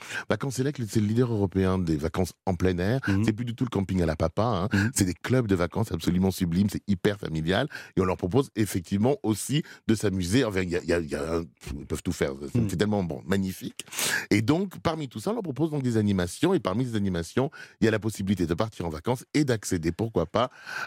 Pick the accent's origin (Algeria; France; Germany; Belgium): France; Saint-Céré, Occitanie; born there; je suis né en France.